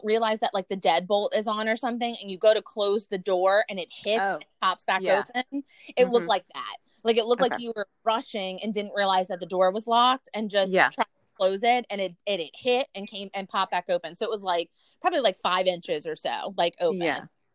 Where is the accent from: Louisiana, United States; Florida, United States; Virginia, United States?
Louisiana, United States; We're from Louisiana. We know if our neighbor's door is open, like for more than a day, I'd be like, something's up.